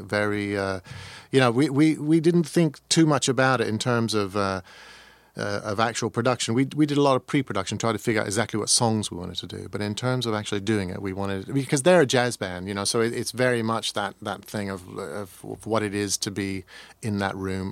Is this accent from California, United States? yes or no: no; Missouri, United States; now in Wales, United Kingdom; I grew up in Missouri, and then we moved there in about 1975. So I lived there I went to high school there.